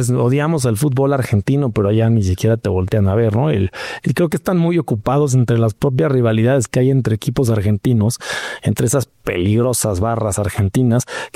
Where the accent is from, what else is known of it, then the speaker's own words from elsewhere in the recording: Mexico; Yo lo digo como mexicano